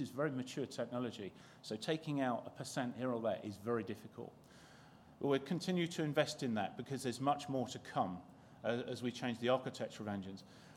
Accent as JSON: {"language": "English", "region": "London", "country": "United Kingdom", "tie": "born or raised there", "said": "I was brought up in London at the end of the ILS beam into Heathrow, where aircraft turned"}